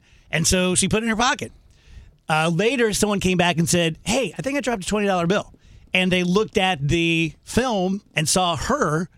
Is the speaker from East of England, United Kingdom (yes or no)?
no; Scotland, United Kingdom; Because you guys have met me. I'm Scottish. I cry 3 times a week on the show.